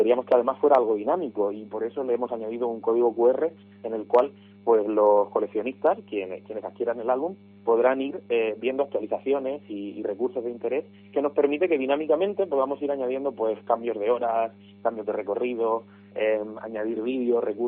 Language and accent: Spanish; Lorca, Region of Murcia, Spain; Nosotros somos cuatro jóvenes de Lorca.